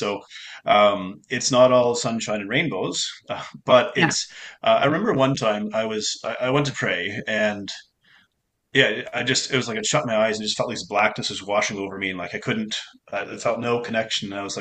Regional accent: Canada; I'm a Canadian

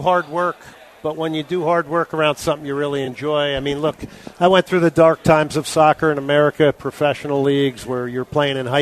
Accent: New Jersey, United States; in 1974, as a kid growing up in New Jersey and the game being played in ethnic communities

